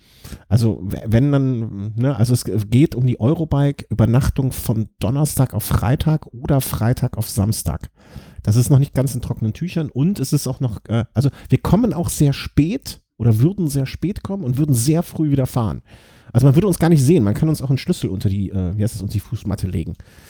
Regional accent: Poland; Also klar interessiert mich als Pole vielleicht die Polen-Rundfahrt eher, wenn die hier von meiner Haustür rumfährt

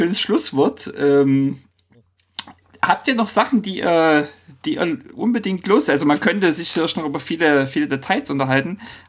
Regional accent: East Germany, Germany; now in Norway; Ich komme ja nun aus dem Osten und überlege so, Mensch, und wohne in Norwegen

